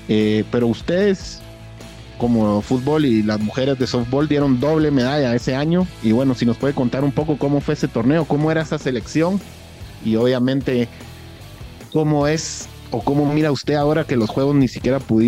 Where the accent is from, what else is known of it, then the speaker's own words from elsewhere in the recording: Guatemala; como Chapín uno quiere que tengamos más jugadoras guatemaltecas y jugadores hombres también de nivel